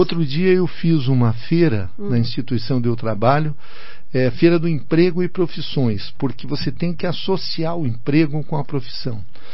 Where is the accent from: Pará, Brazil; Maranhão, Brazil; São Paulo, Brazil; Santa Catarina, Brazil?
Santa Catarina, Brazil; porque eu sou lá do interior de Santa Catarina, e lá a gente começava a trabalhar cedo. Eu com 10 anos já era engraxate.